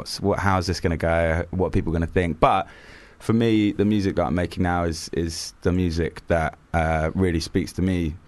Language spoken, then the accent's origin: English; Reading, South East England, United Kingdom; now in London, United Kingdom; I'm actually originally from Reading, RGNs, but I live in East London.